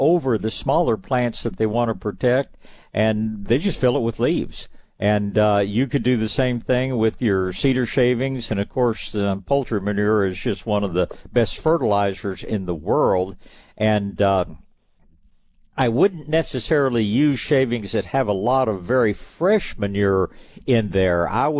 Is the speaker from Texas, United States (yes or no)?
yes; Tyler, Texas, United States; born there; I was born in Tyler, not too terribly many miles up the road from you, and did live there for a long time